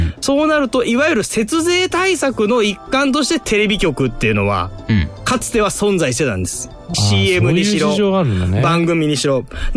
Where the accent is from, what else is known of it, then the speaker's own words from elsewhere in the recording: Gifu, Japan; まあ僕の故郷岐阜県で言えばまあ